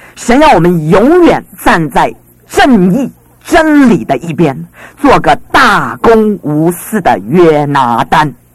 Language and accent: Chinese; China; 我们是中国人，爱自己的国家，爱自己的人民